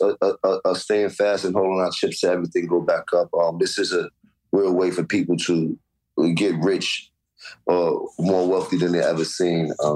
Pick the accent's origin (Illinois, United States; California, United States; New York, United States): New York, United States; New York City; And I'm from Harlem. All you learned about was hustling when you're Harlem.